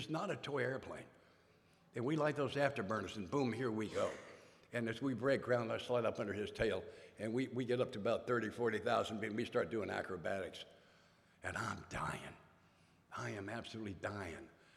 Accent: the South, United States; All right, now I'm from the South.

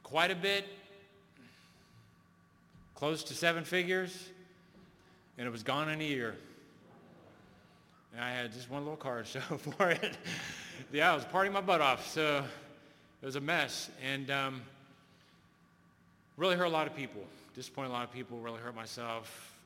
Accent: Florida, United States; I'm from Florida. I'm moving to Pennsylvania.

